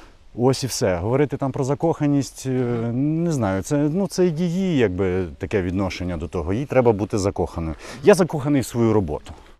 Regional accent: Kyiv Oblast, Ukraine; І я виріс під Білою церквою, майже в лісі, біля лісу.

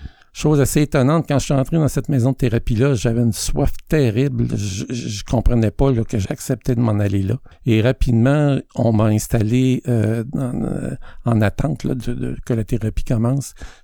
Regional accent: Quebec, Canada; now in Montreal, Canada; on a décidé de m'envoyer chez une des sœurs de ma mère à Montréal, alors que je viens des cantons de l'Est, pour aller continuer ma vie.

